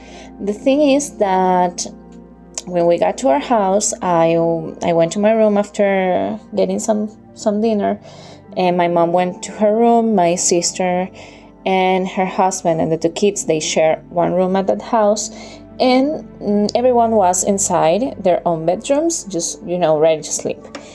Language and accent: English; Venezuela; English is a second language; And sorry for my English, because I'm not, you know, it's not my native tongue, but I will try my best. Well, this happened, I think, 5 years ago, maybe. And it was in Venezuela, in my mom's house.